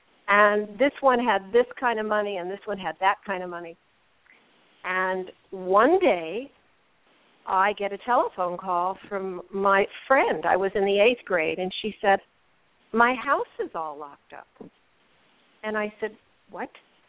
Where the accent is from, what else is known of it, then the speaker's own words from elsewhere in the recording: Los Angeles, California, United States; Well, I grew up in Los Angeles, one of the original five.